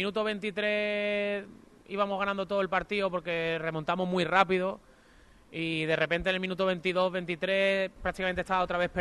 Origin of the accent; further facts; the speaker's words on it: Málaga, Andalusia, Spain; como malagueño en Málaga, en tu ciudad